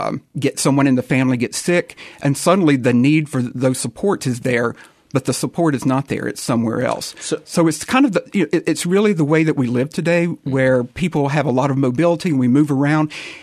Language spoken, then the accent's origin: English; Hog Hill, North Carolina, United States; I'm from a rural area. I grew up on Hog Hill, close to Cat Square, North Carolina. That's beside a plateau.